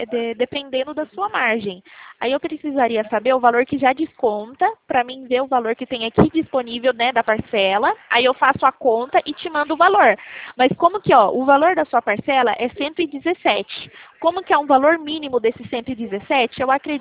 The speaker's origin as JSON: {"language": "Portuguese", "region": "São Paulo", "country": "Brazil", "said": "Eu, por exemplo, eu sou de São Paulo."}